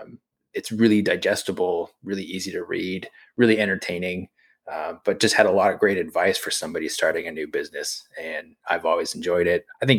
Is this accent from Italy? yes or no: no; New England, United States; But I grew up in New England and surfed in the wintertime there, and it's just horribly cold